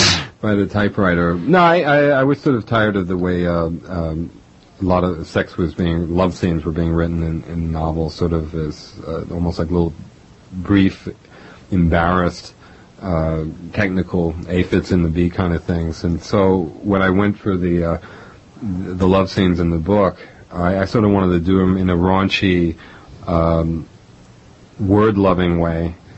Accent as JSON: {"language": "English", "town": "New York City", "region": "New York", "country": "United States", "tie": "born or raised there", "said": "my parents came up from Oriente province in 1943, and that's a whole other story, but I was raised in New York City."}